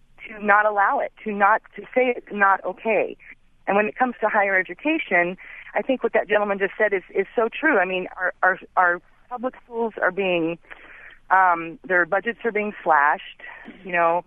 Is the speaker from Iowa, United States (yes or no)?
yes; Iowa, United States; Well, as you know, I'm from Iowa, and just recently some people in the Tea Party put a billboard up in Mason City, and quickly took it down.